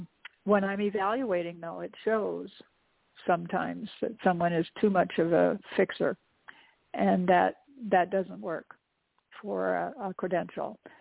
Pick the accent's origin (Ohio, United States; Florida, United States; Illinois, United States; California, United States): California, United States; Pasadena; I grew up in Pasadena. Guess what's there? JPL, Jet Propulsion Lab